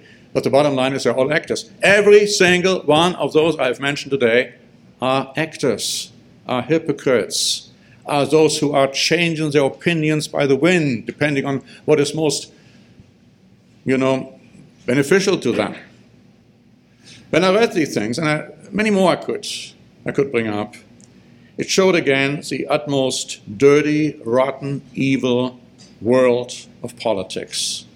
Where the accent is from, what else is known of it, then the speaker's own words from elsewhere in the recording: Solingen, North Rhine-Westphalia, Germany; in my hometown I grew up in, I lived in, I was born in, my son Michael was born in the same town in Germany, Solingen.